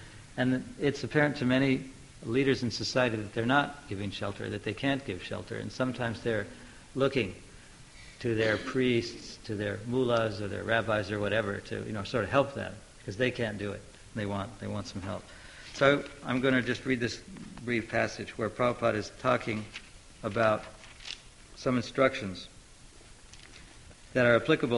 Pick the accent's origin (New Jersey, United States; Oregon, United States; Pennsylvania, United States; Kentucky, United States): Oregon, United States; When I was young, I grew up in Oregon, all the liquor was dispensed in the state-owned liquor stores.